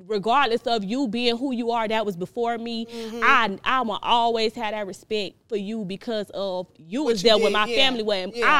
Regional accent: Florida, United States; Like, I'm from Florida. I like real.

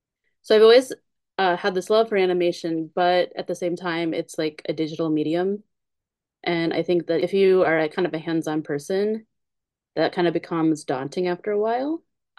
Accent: Indiana, United States; like, I'm originally from Indiana

